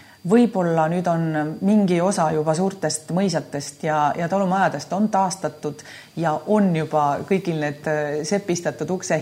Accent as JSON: {"language": "Estonian", "region": "Saare County", "country": "Estonia", "tie": "born or raised there", "said": "See meie kodusaar on minule endiselt tähtis"}